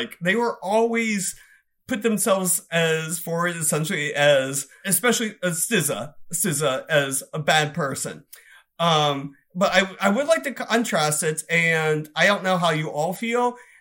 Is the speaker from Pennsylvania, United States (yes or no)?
yes; Pennsylvania, United States; I'm from Pennsylvania.